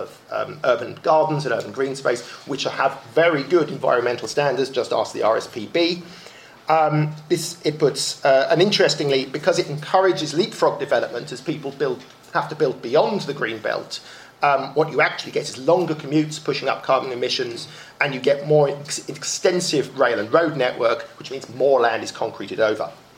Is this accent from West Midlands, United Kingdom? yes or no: no; Harrow, London, United Kingdom; I was born and lived in the London Borough of Harrow.